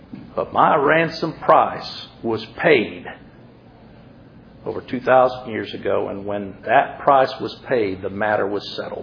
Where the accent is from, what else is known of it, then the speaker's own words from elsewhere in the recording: United States; I'm born an American.